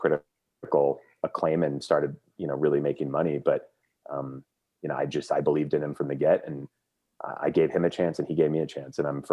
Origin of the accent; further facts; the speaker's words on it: Los Angeles, California, United States; growing up in Southern California, Los Angeles.